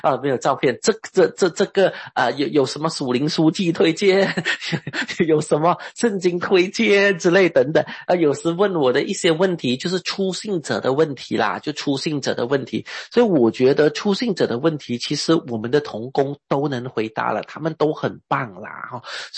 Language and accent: Chinese; Hangzhou, Zhejiang, China; accent: Hangzhou; 我们杭州话叫什么？